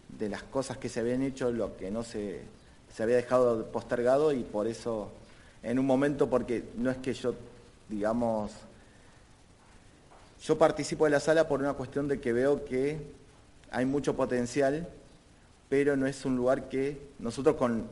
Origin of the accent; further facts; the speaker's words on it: Bariloche, Río Negro, Argentina; siempre somos vecinos de Bariloche, somos pocos y nos conocemos todos.